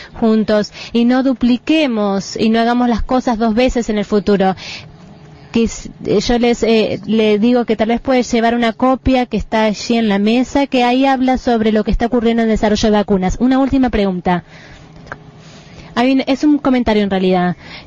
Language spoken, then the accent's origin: Spanish; Canada; Soy de Canadá.